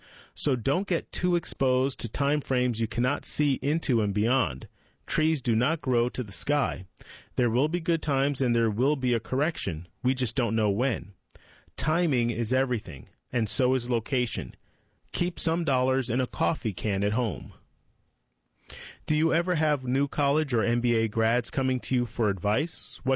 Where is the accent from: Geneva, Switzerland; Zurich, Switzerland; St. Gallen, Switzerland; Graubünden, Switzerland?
St. Gallen, Switzerland; Born and raised. I am from St. Gallen, Switzerland, which is situated in the northeast and close to the German border.